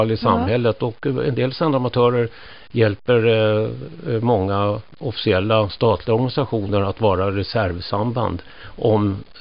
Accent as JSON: {"language": "Swedish", "region": "Stockholm County", "country": "Sweden", "tie": "born or raised there", "said": "Jag är uppväxt utanför Stockholm."}